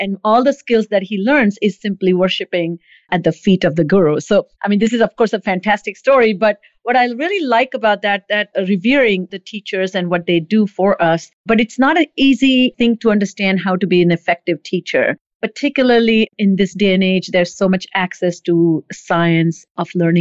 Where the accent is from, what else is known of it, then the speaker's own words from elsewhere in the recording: India; I was born and raised in India.